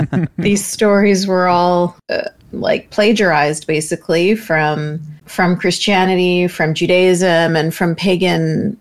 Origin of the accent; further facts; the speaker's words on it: Canada; Okay. So born and raised in Canada to a very conservative family.